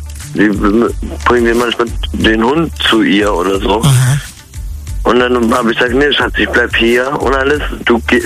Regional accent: Hamburg, Germany; Ich komme aus Hamburg.

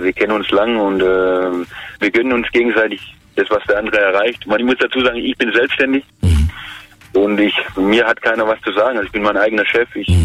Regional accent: Stuttgart, Baden-Württemberg, Germany; Wir sind aus Stuttgart.

